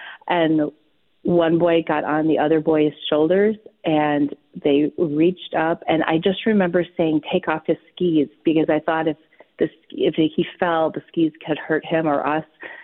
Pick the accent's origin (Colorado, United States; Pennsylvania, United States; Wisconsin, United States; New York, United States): Wisconsin, United States; I grew up in Wisconsin, and my parents had purchased a place that was up near the ski hills of like Upper Michigan area